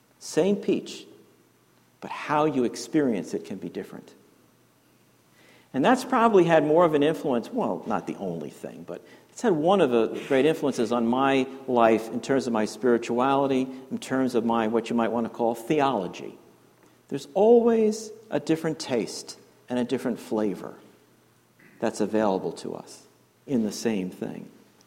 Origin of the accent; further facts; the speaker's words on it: Yonkers, New York, United States; I joked, I grew up in Yonkers, New York, an urban area. I wasn't familiar with agriculture or growing of fruit.